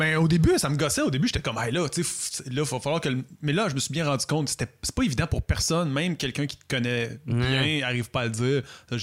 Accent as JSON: {"language": "French", "region": "Quebec", "country": "Canada", "said": "je viens du West Island. Puis dans le West Island, tu sais, on était vraiment une minorité de Québécois"}